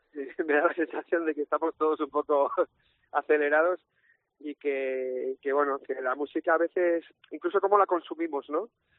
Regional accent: Spain; first language Basque; Spanish is a second language; A mí me sale de forma natural y es mi lengua materna y siempre he cantado en euskera

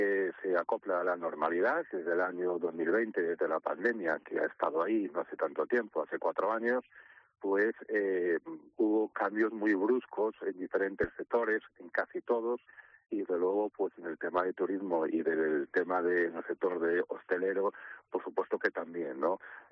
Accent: Valencian Community, Spain; por ejemplo, yo soy valenciano

